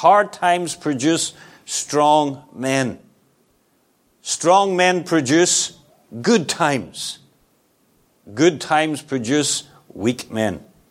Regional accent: Northern Ireland, United Kingdom; where I grew up in County Tyrone. I was born in a small county in Ireland.

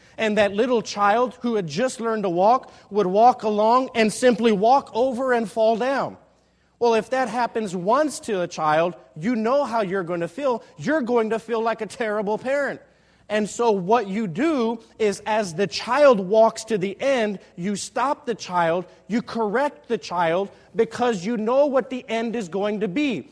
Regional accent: Texas, United States; Well, I grew up in South Texas. Grew up as a teenager who loved the game of basketball with all my heart.

